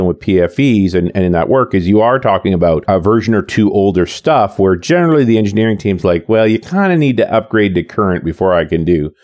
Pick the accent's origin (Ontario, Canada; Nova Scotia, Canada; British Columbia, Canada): British Columbia, Canada; Vancouver; Hey, I'm from Vancouver, man. I was friends with the Crystal Report guys.